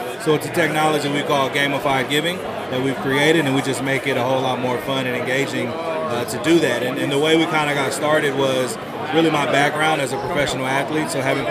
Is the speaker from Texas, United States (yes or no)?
yes; Houston, Texas, United States; also born or lived in Silicon Valley; Yeah, so I mean, originally I'm from Houston, right? Born and raised here, went to Haley Taylor before going on to Duke University.